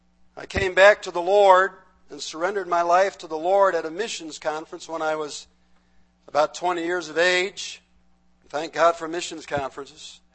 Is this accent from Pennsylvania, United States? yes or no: no; Orchard Park, New York, United States; In fact, I grew up in Orchard Park